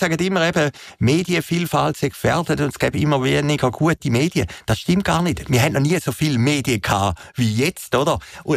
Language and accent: German; Uhwiesen, Zurich, Switzerland; Das war ein halbes Jahr lang das Thema in Uwiesen, wo ich aufgewachsen bin, im Zürcher Wieland.